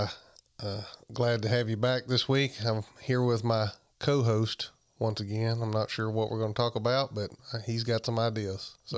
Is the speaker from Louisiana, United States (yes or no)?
no; Webb, Alabama, United States; I'm from Southeast Alabama. If most people should know that, if they don't already, from a little community called Webb, Alabama.